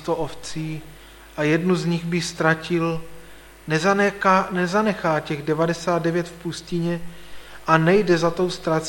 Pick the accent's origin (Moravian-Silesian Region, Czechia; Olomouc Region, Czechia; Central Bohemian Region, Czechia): Olomouc Region, Czechia; protože jsem z Pohduhuří Jeseníku ze Šumperska